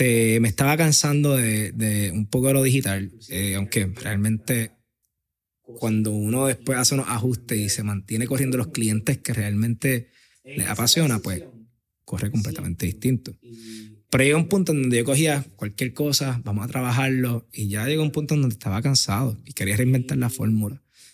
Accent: Aguadilla, Puerto Rico; comencé en Aguadilla, literalmente, porque soy de Aguadilla, me crié en Aguadilla, y amo esa área.

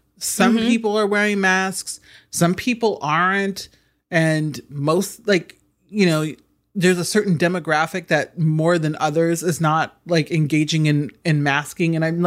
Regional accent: Nebraska, United States; and I'm from Nebraska, so I'm not denigrating these places. Mm-hmm. I'm from the Midwest.

